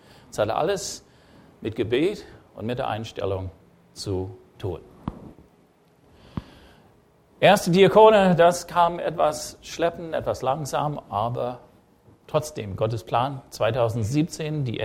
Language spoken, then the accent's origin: German; United States; German is a second language; mein Akzent habe ich niemals aus der Welt getilgt, okay? Ist da halt und ab und zu ein bisschen USA-Satzbau, okay?